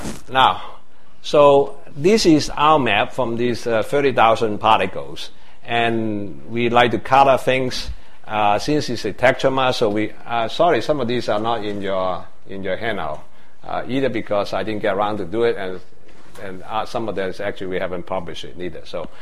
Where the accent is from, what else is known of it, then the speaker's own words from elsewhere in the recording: Texas, United States; I consider to be most conservative way, since I come from Texas.